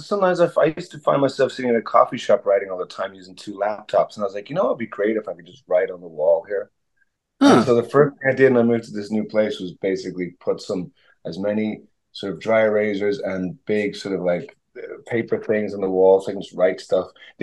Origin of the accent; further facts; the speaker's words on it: Dublin, Ireland; Yeah, I mean, that's like I'm from Dublin